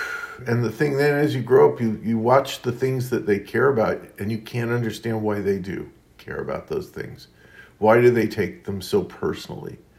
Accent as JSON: {"language": "English", "town": "Queens", "region": "New York", "country": "United States", "also_born_or_lived": "Brooklyn", "said": "So even though my Wikipedia page says Brooklyn, I was born in Brooklyn. Doesn't matter. I'm from Queens."}